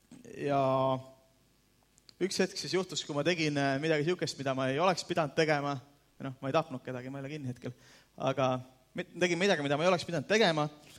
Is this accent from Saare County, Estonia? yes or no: no; Saku, Harju County, Estonia; Ma olen pärit Sakust, siit Tallinna lähedal 20 kilometrit seal, kus on see kurikuulus õlletehas, mis on viimased, ma ei tea, 100 aastat on Saku reklaamnägu. Ma olen kasvanud üles Sakus, mu vanemad on kristlased, ma olen pärit kristlikust perekonnast.